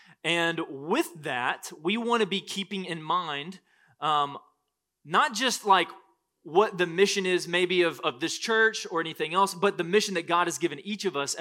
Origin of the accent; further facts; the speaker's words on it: Oklahoma, United States; also born or lived in East Texas; now in North Carolina, United States; But I'm from Oklahoma originally, grew up there. My dad's a pastor, and so spent a good part of my upbringing not only in Oklahoma, but also in East Texas.